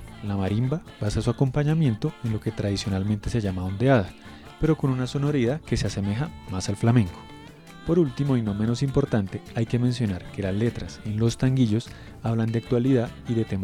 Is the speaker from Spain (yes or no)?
no; Colombia; somos colombianos y eso se nota.